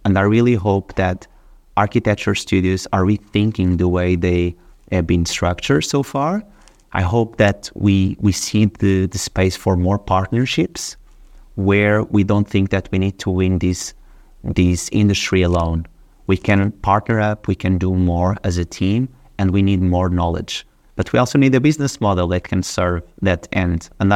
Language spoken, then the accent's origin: English; Portugal; English is a second language; I'm from Portugal. I love football. Okay. I'm grown up with that.